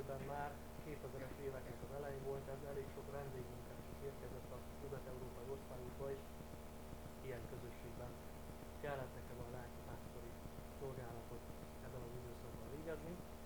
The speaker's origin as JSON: {"language": "Hungarian", "town": "Mezőkanyag", "region": "Mureș County", "country": "Romania", "tie": "born or raised there", "said": "de én, aki Vásárhely mellett mezőkanyagban nőttem fel, nekem azért a határ az elég messze volt."}